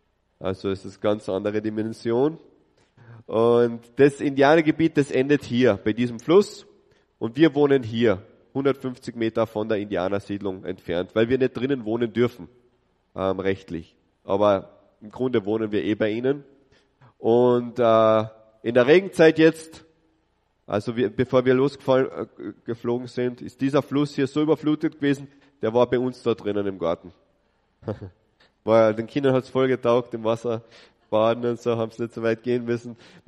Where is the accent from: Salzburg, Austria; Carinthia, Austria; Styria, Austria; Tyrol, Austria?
Carinthia, Austria; Villach; Ich bin Österreicher aus Villach.